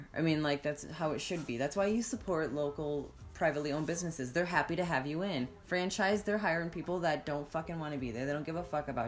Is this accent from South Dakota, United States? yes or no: yes; Watertown, South Dakota, United States; There was a place back home in my hometown, Watertown, South Dakota.